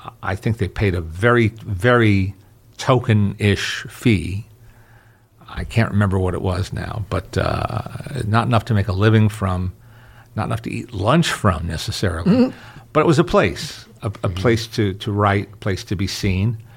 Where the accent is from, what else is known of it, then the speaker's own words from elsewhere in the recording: New York, United States; what they did to fill up airtime on all the channels we had in the New York area was show old movies and more old movies